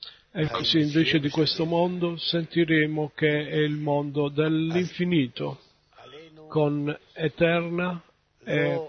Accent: Madrid, Community of Madrid, Spain; Italian is a second language; vengo da Madrid.

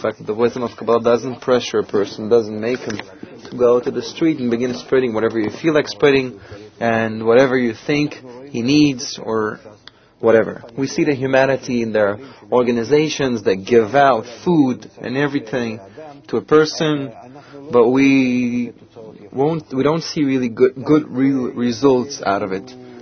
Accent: Eilat, Southern District, Israel; I'm from Eilat.

